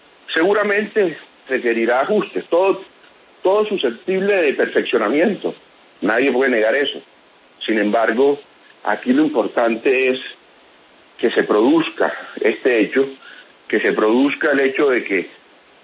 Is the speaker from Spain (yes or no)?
no; Colombia; ya yo en este momento no pienso como empresario, pienso como colombiano